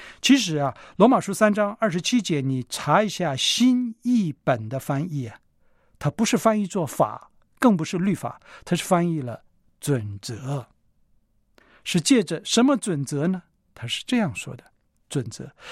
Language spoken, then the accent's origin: Chinese; China; 坦白说，我们中国人呢，在这方面是很进步的。